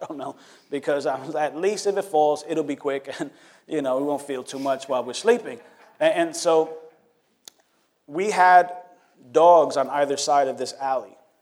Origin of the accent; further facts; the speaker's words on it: New York, United States; we're from New York, pastors trying to share the love of Jesus with people.